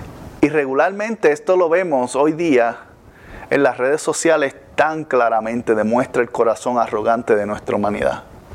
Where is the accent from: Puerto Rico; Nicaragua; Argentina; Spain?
Puerto Rico; En Puerto Rico, en mi país, decían mucho, el que no escucha consejo no llega viejo.